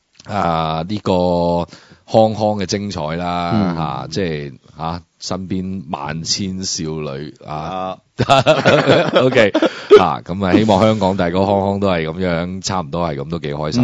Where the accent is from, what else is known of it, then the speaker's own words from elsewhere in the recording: Guangdong, China; 咁或者我哋广东人咧就冇乜文化嘅